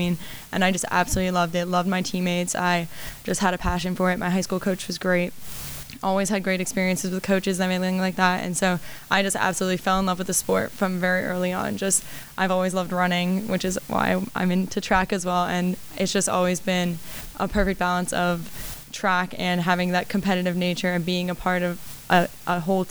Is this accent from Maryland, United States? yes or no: yes; Damascus, Maryland, United States; I'm from Damascus, Maryland, okay. In Montgomery County.